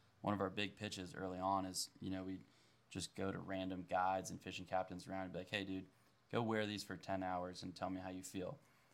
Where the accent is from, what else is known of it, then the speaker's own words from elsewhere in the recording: Maryland, United States; we're all from Maryland